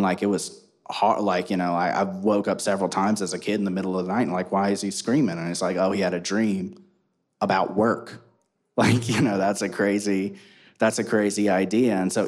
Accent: Georgia, United States; But also, because I'm from Northeast Georgia, and the term redneck has always been used in a right-wing sense.

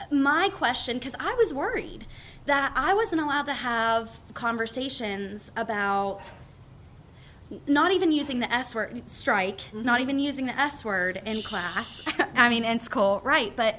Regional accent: West Virginia, United States; So anyway, I grew up in West Virginia, and it's a struggle to stay and a guilt trip to leave

